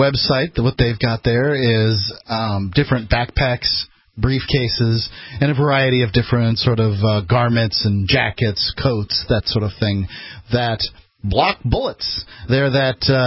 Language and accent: English; Florida, United States; So I'm from Florida. Many from the South don't consider me quite Southern enough, but I was born out in the country, that sort of thing. But I was born to Yankee parents who moved down in the 60s.